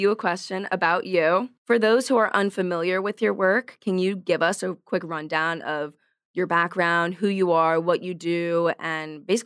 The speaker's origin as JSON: {"language": "English", "region": "New Jersey", "country": "United States", "said": "I'm from New Jersey. I say that every podcast episode without fail."}